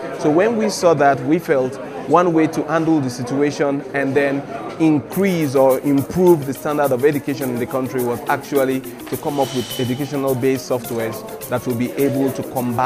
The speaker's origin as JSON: {"language": "English", "region": "Niger Delta", "country": "Nigeria", "second_language": "English", "said": "I'm a Nigerian. I'm from the Niger Delta part of this country."}